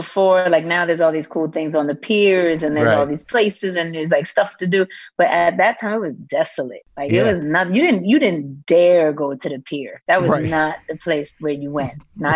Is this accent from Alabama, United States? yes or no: no; New York City, New York, United States; Hell's Kitchen and also Harlem.